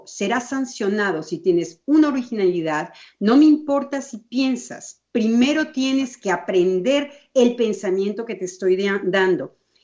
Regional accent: Mexico; En México, que tanto hablamos tan fuerte, yo como mexicana estaba muy sorprendida en Europa

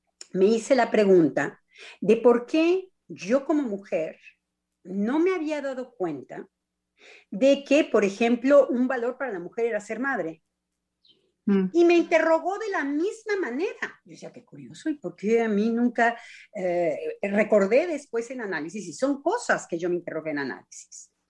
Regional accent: Mexico; Los primeros machos que yo conocí fueron los ingleses y soy mexicana. Sí. Entonces, siendo mexicana, parto con otro pie

